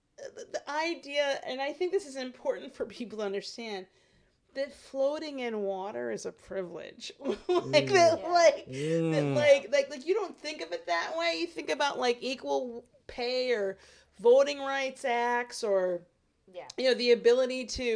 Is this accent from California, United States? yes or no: no; Michigan, United States; when I went to the University of Michigan, because I'm from Michigan, it's an in-state school for me.